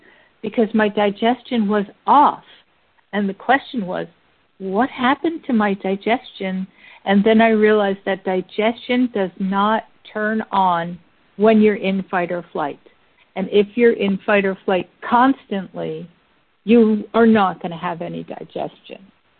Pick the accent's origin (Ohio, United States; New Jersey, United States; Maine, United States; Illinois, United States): New Jersey, United States; born there; the way that I got into fight or flight is I was born in New Jersey.